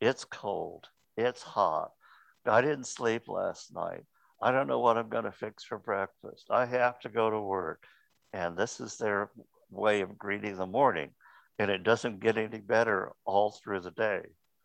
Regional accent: Kansas, United States; As Bill said, we grew up in Kansas.

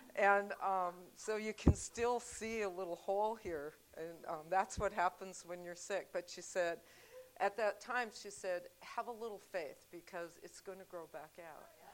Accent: Bemidji, Minnesota, United States; now in North Carolina, United States; but you have to remember I was raised in Bemidji, Minnesota, which is just a couple hundred miles south of the Canadian border.

